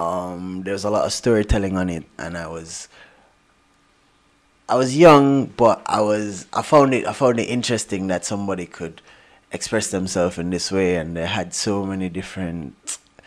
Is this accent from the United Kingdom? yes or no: no; Jamaica; Okay, so I grew up in Jamaica, separate, apart from my brothers.